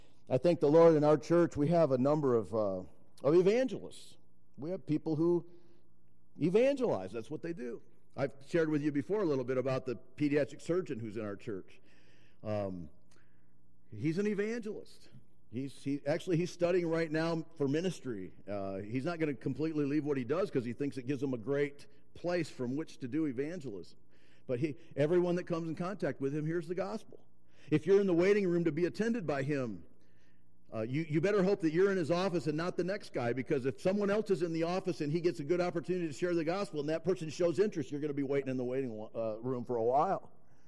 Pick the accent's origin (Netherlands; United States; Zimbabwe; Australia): United States; I'm from the United States